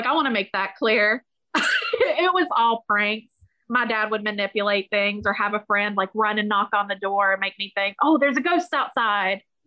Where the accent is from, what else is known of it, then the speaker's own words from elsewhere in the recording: West Virginia, United States; we're from West Virginia.